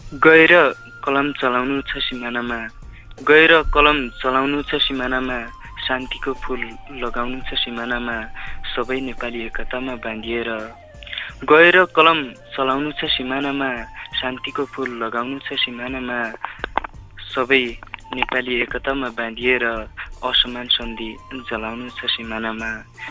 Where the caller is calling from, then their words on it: Kotbhada, Karnali Province, Nepal; कालीकोटको कोटभाडा।